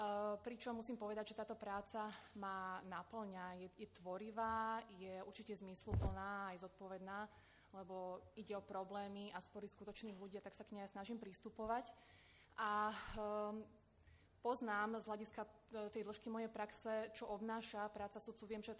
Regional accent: Trnava, Trnava Region, Slovakia; som z Trnavy a vlastne s Trnavou sú spojené aj roky mojho štúdia.

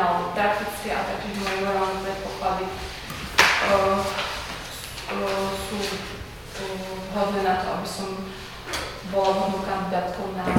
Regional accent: Handlová, Trenčín Region, Slovakia; now in Pezinok, Slovakia; Pochádzam z Handlovej, v súčasnosti žijem v Pezinku, som vydatá a mám jedno dieťa.

